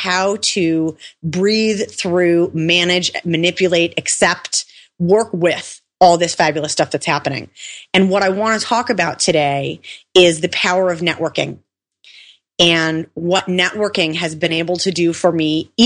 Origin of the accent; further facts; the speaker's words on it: Milwaukee, Wisconsin, United States; now in Israel; Especially a Jew growing up in Milwaukee. People aren't used to that. But here, I mean, listen, I'm not only in a country of Jews